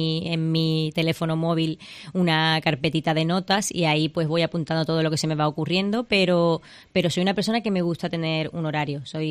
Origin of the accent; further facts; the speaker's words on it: Cádiz, Andalusia, Spain; Bueno, pues yo creo que soy gaditana, muy, muy gaditana.